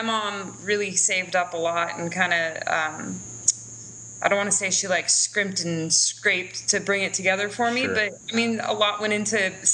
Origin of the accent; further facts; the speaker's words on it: Eagle River, Alaska, United States; I lived in Eagle River most of my childhood. And then I moved to Anchorage whe